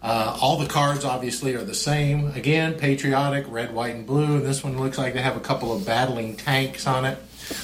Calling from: Atlanta, Georgia, United States; I'm calling you from Atlanta, Georgia.

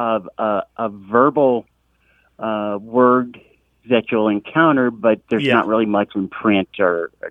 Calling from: Mount Airy, North Carolina, United States; also born or lived in Kansas / East Tennessee; I'm calling from Mount Airy, North Carolina.

